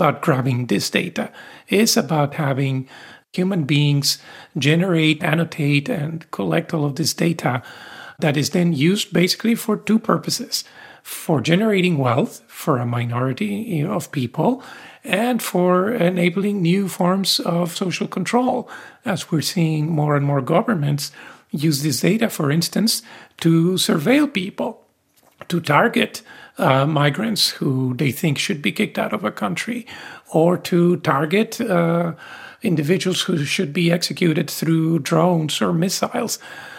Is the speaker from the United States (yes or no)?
no; Mexico; But as I'm sure Regine from the Philippines or myself from Mexico understand very well, the legacy of colonialism is not over.